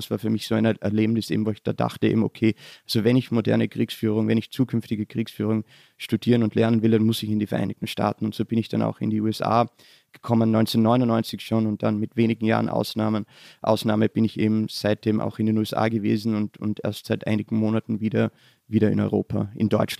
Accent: Styria, Austria; Österreicher und ich spreche jetzt im Hochdeutsch, zumindest was ich glaube Hochdeutsch ist, aber ich komme aus der Südsteiermark und wir haben dort einen sehr, sehr starken Dialekt.

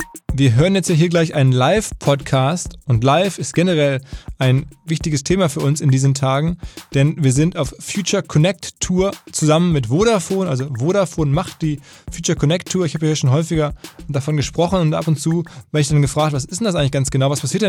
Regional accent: Essen, North Rhine-Westphalia, Germany; das Ruhrgebiet oder in meinem Falle einfach meine Heimat. Vor 40 Jahren in Essen auf die Welt gekommen

